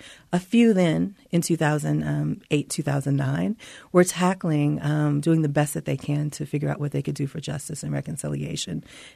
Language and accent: English; Mississippi, United States; And I'm from Mississippi, where lynching terror was pervasive.